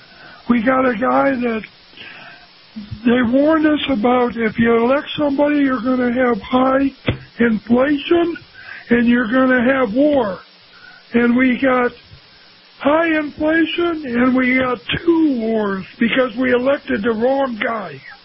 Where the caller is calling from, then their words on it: Clearwater, Florida, United States; from Clearwater, Florida.